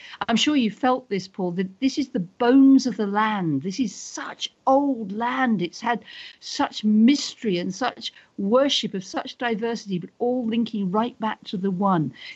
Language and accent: English; South West England, United Kingdom; I'm from Dartmoor. This is a big thing.